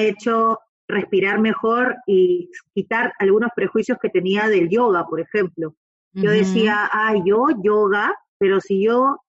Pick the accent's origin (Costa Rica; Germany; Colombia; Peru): Peru; En Chile se dice, ahí yo soy peruana.